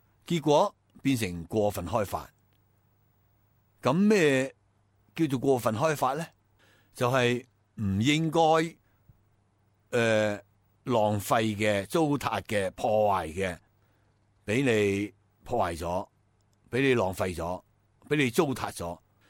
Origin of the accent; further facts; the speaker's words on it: Taiwan; 那另外呢，拿我们台湾来讲，我们台湾人对环保的观念还是很模糊的。